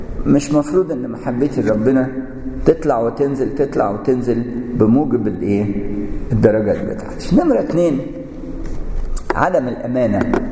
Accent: Egypt

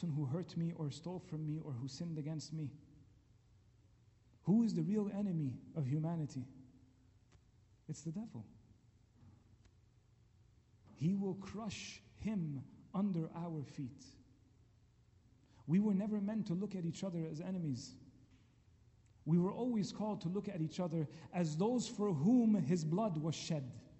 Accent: Montreal, Quebec, Canada; I grew up in Montreal

